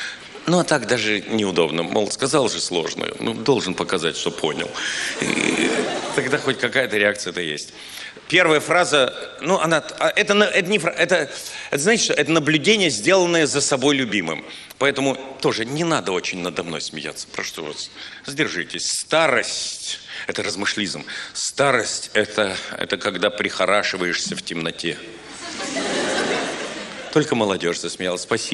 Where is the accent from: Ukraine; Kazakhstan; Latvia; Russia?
Latvia; Riga; а Боря Галкин, Качан и я из Риги. И нас называли Филатов с дрессированными рижанами